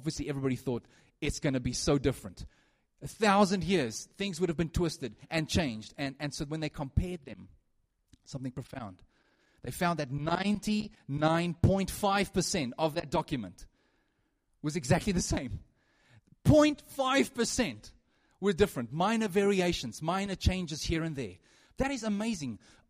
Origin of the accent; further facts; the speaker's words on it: South Africa; first language Afrikaans; English is a second language; I'm Afrikaans, okay? English is my second language.